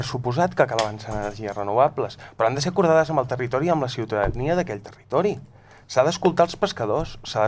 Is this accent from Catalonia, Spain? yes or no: yes; Catalonia, Spain; Jo vinc de l'Alt Empordà